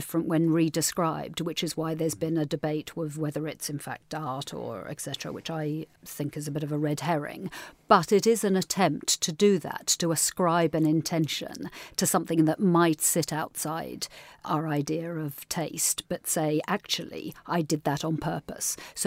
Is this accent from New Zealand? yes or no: no; Australia; but I can say it because I am Australian.